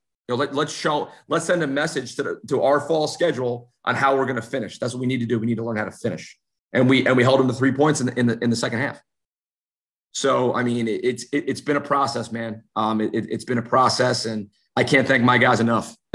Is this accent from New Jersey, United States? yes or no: yes; New Jersey, United States; I'm from New Jersey. I can do a few things well.